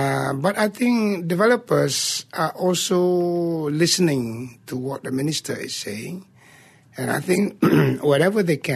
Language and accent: English; Kelantan, Malaysia; I come from Kelantan, a very conservative state.